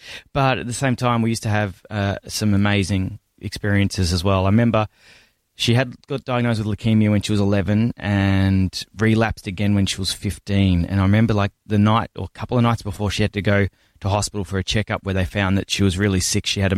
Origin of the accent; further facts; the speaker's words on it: Jerilderie, New South Wales, Australia; also born or lived in Melbourne; my family moved around a lot until 1989. We settled in a town called Drildery in southern New South Wales in the Riverina. And I lived there up until I was 17, and then I moved to Melbourne to go to university.